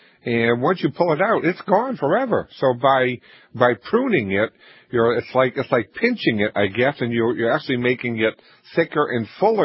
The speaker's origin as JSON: {"language": "English", "region": "Massachusetts", "country": "United States", "tie": "born or raised there", "said": "growing up on the South Shore of Boston, we would always go to the beach in the fall of the year"}